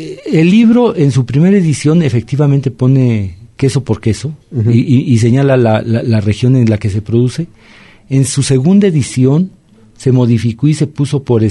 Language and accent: Spanish; Mexico; como mexicanos tenemos muchas cosas por las cuales nos debemos de sentir orgullosos